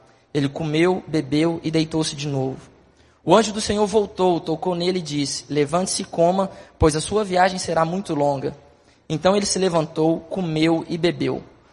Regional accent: Minas Gerais, Brazil; como a gente diria lá na minha terra, em Minas Gerais

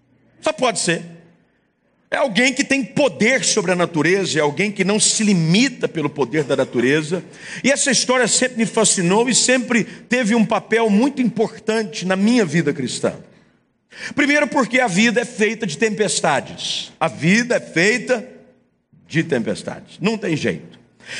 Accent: Southeast, Brazil; e eu estou dizendo aqui da região aonde eu moro e de onde eu sou proveniente, que é a região sudeste

